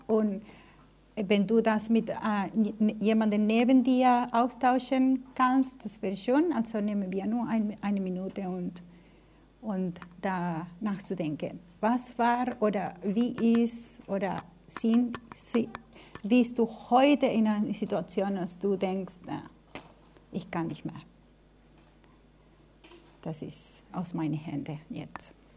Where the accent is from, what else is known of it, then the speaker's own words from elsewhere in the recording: Argentina; Ja, wie schon erwähnt, komme ich aus Argentinien. Ich bin die älteste von 6 Kindern.